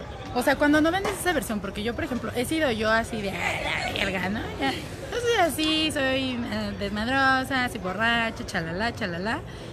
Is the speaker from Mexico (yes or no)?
yes; Mexico City, Mexico; yo soy del DF